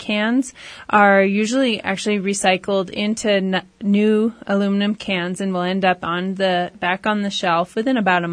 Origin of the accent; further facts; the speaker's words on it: Oregon, United States; I grew up in Oregon, and so grew up as a little bottle bill child, and collected cans every week and took them to the store.